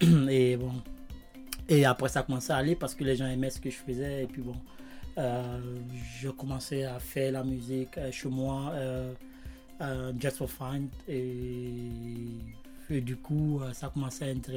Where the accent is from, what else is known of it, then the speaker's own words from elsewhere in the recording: Côte d’Ivoire; now in Berlin, Germany; Je suis ivoirien, né en Côte d'Ivoire, et depuis 92, je vis en Allemagne